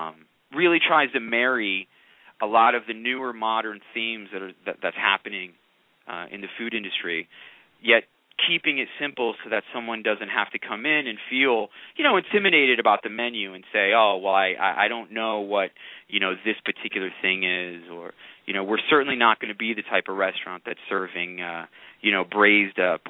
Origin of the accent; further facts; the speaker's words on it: Chicago, Illinois, United States; Now, I'm from Chicago, and my wife is from Montreal.